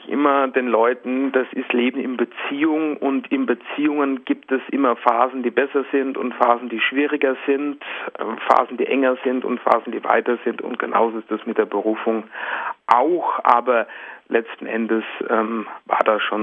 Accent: Aschaffenburg, Bavaria, Germany; Also ich habe mittlere Reife gemacht in Aschaffenburg, wo ich herkomme, und bin dann nach Bamberg gegangen.

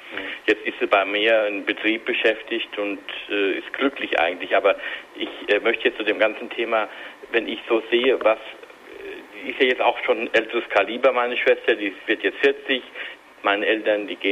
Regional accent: Hesse, Germany; ich komme aus der Nähe von Limburg an der Lahn

